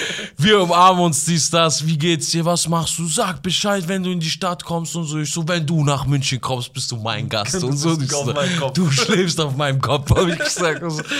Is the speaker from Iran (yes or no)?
yes; Iran; ich bin Iraner